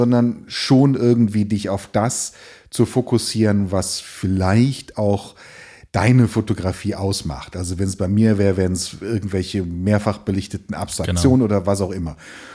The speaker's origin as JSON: {"language": "German", "town": "Cologne", "region": "North Rhine-Westphalia", "country": "Germany", "tie": "born there", "said": "Ich bin geborener Kölner"}